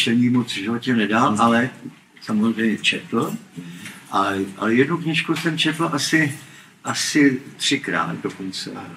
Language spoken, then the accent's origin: Czech; Hulín, Zlín Region, Czechia; moved away; Tam u nás na Moravě.